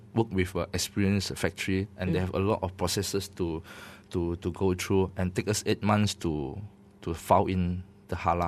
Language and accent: English; Malaysia; I'm Malaysian, so if I love it